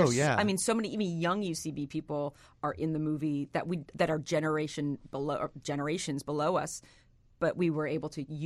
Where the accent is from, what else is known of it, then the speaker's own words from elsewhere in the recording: Massachusetts, United States; I grew up in Western Massachusetts.